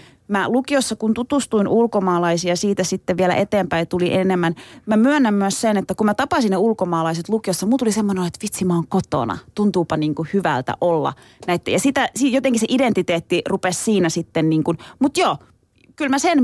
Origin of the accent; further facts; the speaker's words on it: Turkey; Finnish is a second language; moved away as an adult; now in Finland; mä oon itse asiassa tänään 19. päivä, parin päivän päästä kuule, tulee tasan 24 vuotta, kun mä tulin diivana siellä Turkista.